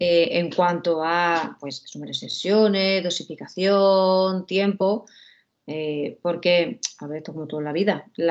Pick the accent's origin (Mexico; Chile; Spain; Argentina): Spain; somos aquí los españoles los que hemos desarrollado el tema de introducir las agujas